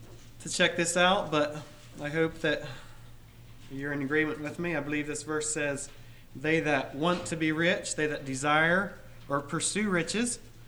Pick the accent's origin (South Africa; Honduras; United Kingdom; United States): Honduras; I'm from Honduras. You're expecting to hear about Honduras.